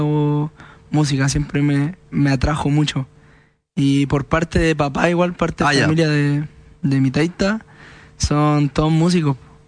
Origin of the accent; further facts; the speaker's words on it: San Bernardo, Santiago Metropolitan, Chile; vivo ahora en una parte. O sea, ¿sabían que era de San Bernardo?